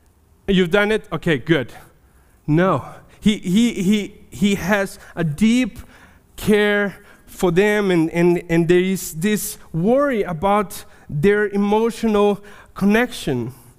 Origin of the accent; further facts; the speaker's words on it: Brazil; English is a second language; I am originally from Brazil. That's where the thick accent comes from. And we are emotional people.